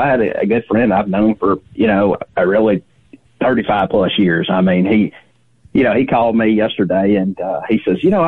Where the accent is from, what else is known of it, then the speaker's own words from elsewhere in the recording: Georgia, United States; from Hal About It. I guess you hear my accent. I'm from Georgia